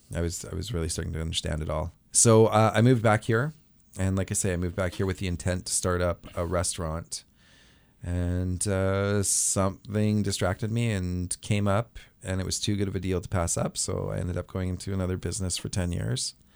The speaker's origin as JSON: {"language": "English", "region": "British Columbia", "country": "Canada", "tie": "born or raised there", "said": "I'm from Down Island, and we had a restaurant there growing up."}